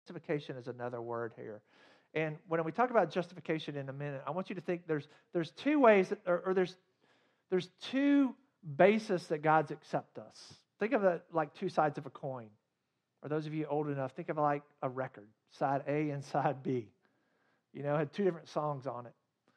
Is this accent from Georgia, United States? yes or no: yes; Athens, Georgia, United States; I grew up in Athens, Georgia, as I mentioned earlier. And my family was a member of the Athens Country Club.